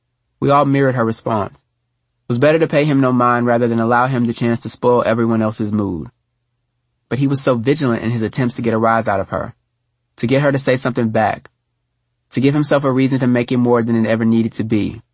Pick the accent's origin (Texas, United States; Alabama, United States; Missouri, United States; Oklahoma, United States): Texas, United States; Houston; As much as I love my family, my hometown of Houston, and the friends I still have there, it can be hard for me to go home.